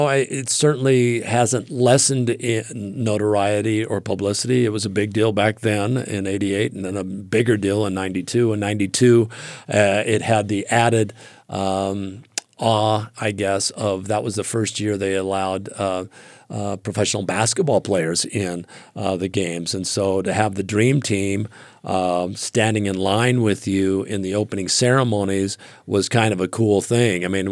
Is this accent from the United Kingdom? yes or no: no; Utah, United States; And I said, "Hey, Karl, how's it going? I'm from Utah."